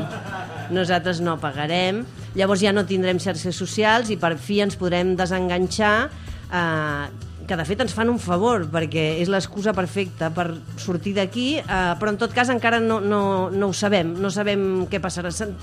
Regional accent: Barcelona, Catalonia, Spain; I dic perquè nosaltres som de Barcelona i aquí és on ens trobem amb aquest problema.

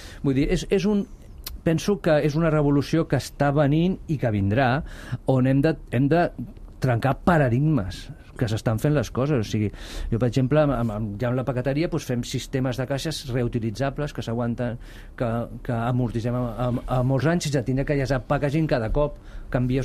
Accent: Cornellà de Llobregat, Catalonia, Spain; jo sóc del Delta Llobregat, sóc de Cornellà, els avis eren pagesos

